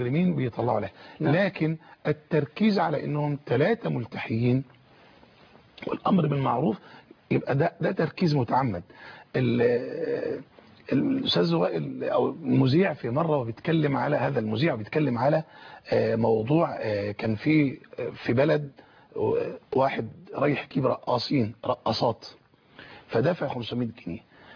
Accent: Suez, Suez Governorate, Egypt; احنا من السويس بقالنا اكثر من 37 38 سنة او يزيد في مجال الدعوة في السويس

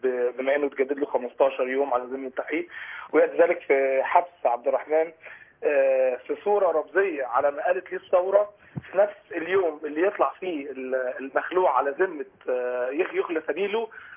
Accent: Egypt

